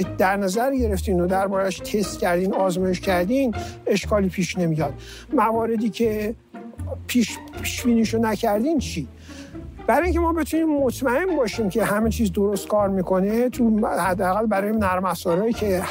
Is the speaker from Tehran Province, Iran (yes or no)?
yes; Tehran, Tehran Province, Iran; من بزرگ شده تهران هستم